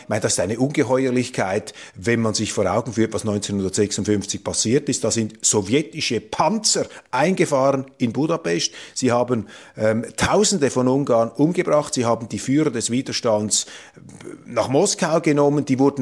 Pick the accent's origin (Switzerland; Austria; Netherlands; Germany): Switzerland; Da können wir als Schweizer nur mit aller Bescheidenheit und Zurückhaltung darauf hinweisen